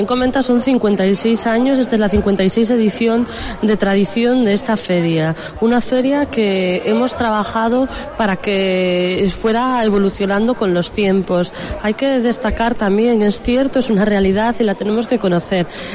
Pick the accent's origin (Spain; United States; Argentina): Spain; Vegadeo, Asturias; a amar Vegadeo, que es donde nací, donde crecí, donde me desarrollé, y claro que lucharé por todo el occidente de Asturias